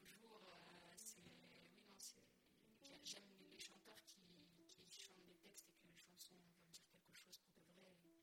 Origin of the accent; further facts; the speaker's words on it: Hauts-de-France, France; accent: Nord; d'où l'accent du Nord qui est perdu un petit peu. En effet, je suis native du Nord, toute ma famille est dans le Nord, j'aime beaucoup le Nord